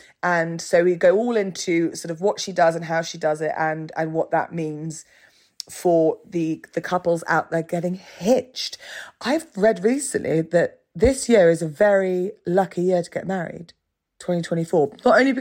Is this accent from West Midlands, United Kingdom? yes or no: yes; West Midlands, United Kingdom; I'm from Herefordshire, where the SAS are based.